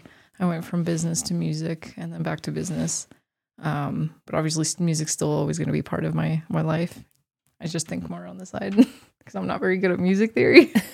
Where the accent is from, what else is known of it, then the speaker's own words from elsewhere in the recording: Leadville, Colorado, United States; also born or lived in Mexico; So I was born in Mexico, raised in Leadville, Colorado.